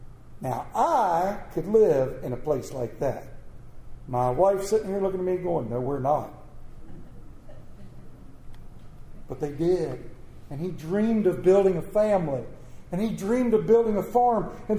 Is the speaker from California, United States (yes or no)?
no; Muskrat Creek, Wyoming, United States; I am from Muskrat Creek, Wyoming. Doesn't that just roll off the tongue?